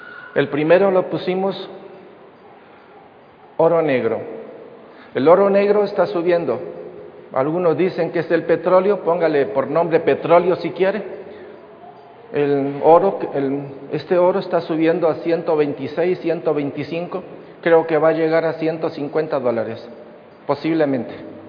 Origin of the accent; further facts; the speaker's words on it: Spain; born there; Así fue como nací en España, en viñedos, trabajando en viñedos y con mulas.